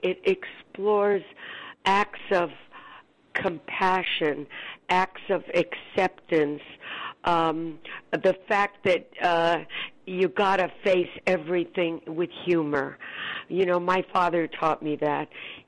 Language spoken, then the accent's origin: English; Bronx, New York, United States; You know, I grew up in the Bronx, so there's a lot of that feeling, too.